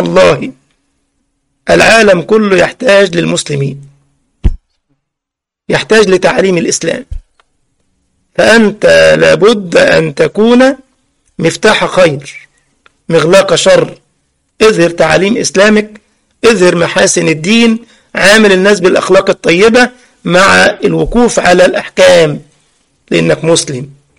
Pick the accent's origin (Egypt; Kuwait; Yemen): Egypt; يعني من المشاهير في عندنا في مصر كده لاعب اسمه محمد صلاح